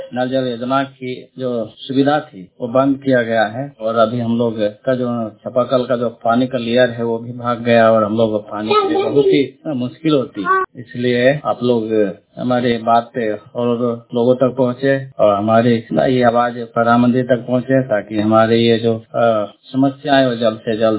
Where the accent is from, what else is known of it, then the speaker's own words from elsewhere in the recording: Rupin, India; मैं फतेहपुर प्रखंड से, मेरा गांव का नाम रूपिन है